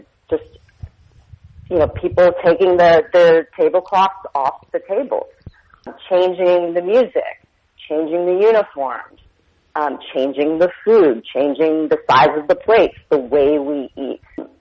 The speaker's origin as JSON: {"language": "English", "town": "Washington", "region": "District of Columbia", "country": "United States", "moved": "as an adult", "lives_now": "Los Angeles, United States", "said": "Well, to be quite honest with you, I'm from Washington, D.C., and I didn't want to do one more winter after college."}